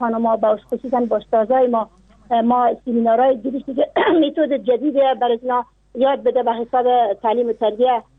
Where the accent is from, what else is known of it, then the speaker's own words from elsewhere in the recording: Nimruz, Afghanistan; نه والله، در ولایت ما اوقدر اگر راست پرسان کنی بزن زیاد حق نداده.